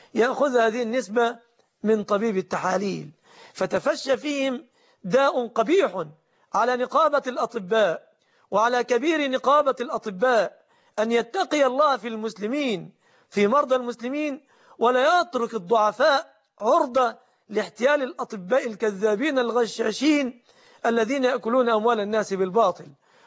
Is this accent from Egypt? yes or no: yes; Egypt; في بلادنا مصر